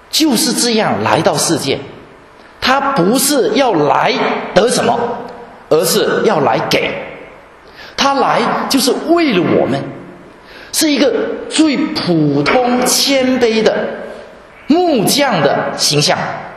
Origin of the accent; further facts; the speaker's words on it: Guangdong, China; 那简直是我们广东人说湿湿水，小毛毛雨而已